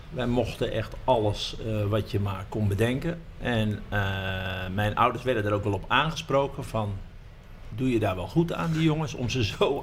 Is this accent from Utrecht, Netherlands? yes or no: no; Hilversum, North Holland, Netherlands; born there; Geboren in Hilversum, tegenover het Mediapark.